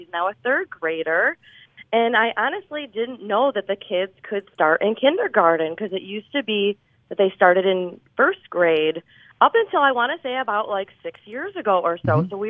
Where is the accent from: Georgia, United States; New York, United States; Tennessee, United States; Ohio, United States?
New York, United States; Farmington; I am from Farmington, yes.